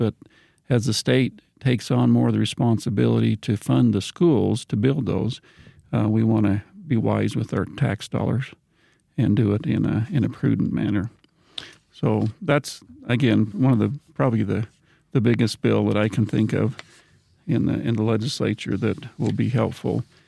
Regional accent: Madison County, United States; You know, I'm from Madison County. I grew up here. I went to our local schools. We raised our kids here.

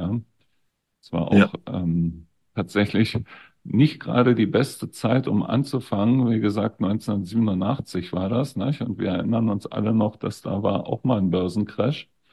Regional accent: Berlin, Germany; Also ich bin in Berlin geboren und bin dort aufgewachsen. Ich bin nie aus Berlin rausgekommen, tatsächlich.

